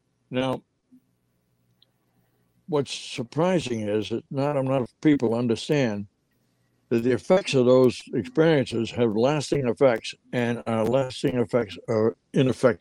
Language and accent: English; Vermont, United States; And I'm from Vermont. I was teaching in a high school in Vermont.